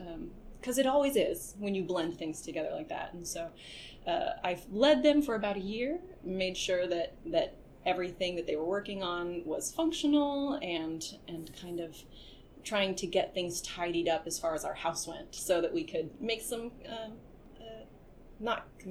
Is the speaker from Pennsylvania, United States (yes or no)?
no; Kansas City, Missouri, United States; In my hometown of Kansas City, I had been doing a lot of work with with the urban core